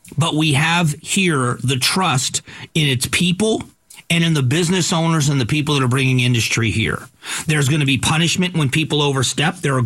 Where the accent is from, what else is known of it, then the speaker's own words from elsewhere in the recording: Florida, United States; there's something romantic about where I grew up in the Gulf of Mexico.